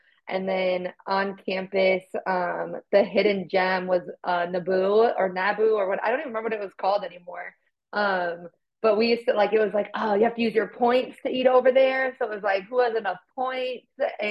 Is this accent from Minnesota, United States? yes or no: yes; Minneapolis, Minnesota, United States; like I grew up in South Minneapolis, but like Matt's Bar, cash only, home of the Juicy Lucy.